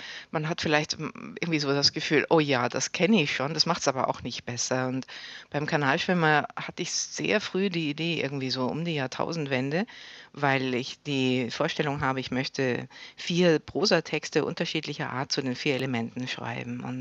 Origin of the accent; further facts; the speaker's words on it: Munich, Bavaria, Germany; now in Berlin, Germany; Ich bin in München aufgewachsen und habe sozusagen naturgemäß als Kind auch mit der Schule immer wieder Bergausflüge gemacht.